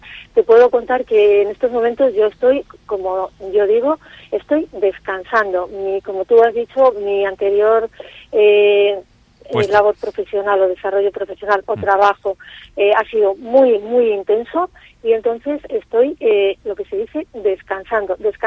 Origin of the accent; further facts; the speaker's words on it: Laredo, Cantabria, Spain; a mi pueblo, a mi querida Villa de Laredo